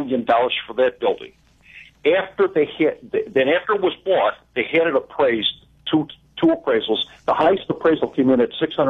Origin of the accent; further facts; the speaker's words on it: New York, United States; now in Florida; Originally New York.